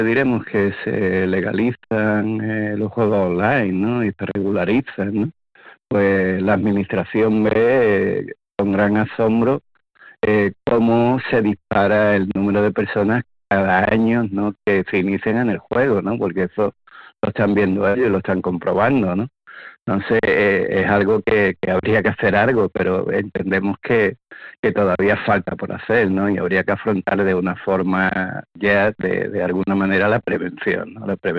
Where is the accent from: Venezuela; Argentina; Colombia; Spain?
Spain; Málaga, Andalusia; yo soy de Málaga y en Málaga, en el sector de carretera de Cádiz, tenemos 27 casas de apuestas